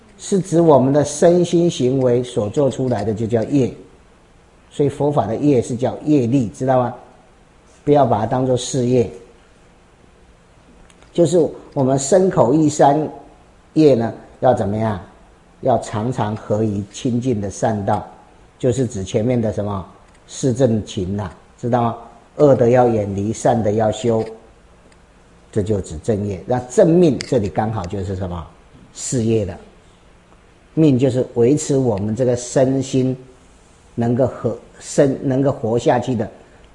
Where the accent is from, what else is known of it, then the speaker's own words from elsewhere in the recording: China; 我们中国人就是这么奇怪